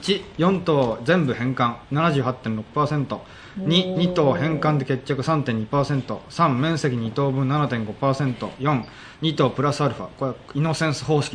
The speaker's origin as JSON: {"language": "Japanese", "region": "Hokkaido", "country": "Japan", "tie": "born or raised there", "said": "僕北海道で生まれ育って"}